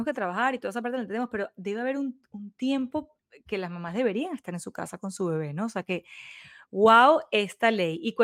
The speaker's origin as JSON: {"language": "Spanish", "town": "Caracas", "region": "Capital District", "country": "Venezuela", "said": "bueno, yo soy de Caracas."}